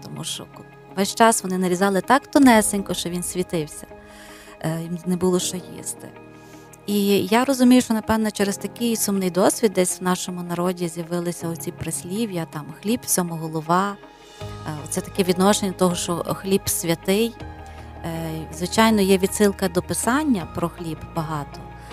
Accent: Lviv, Lviv Oblast, Ukraine; я виросла в Західній Україні, у Львові

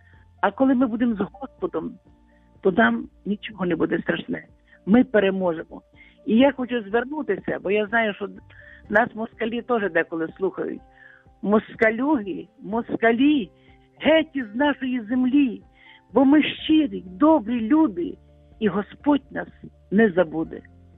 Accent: Lviv, Lviv Oblast, Ukraine; ми, львів'яни, і, думаю, вся Україна

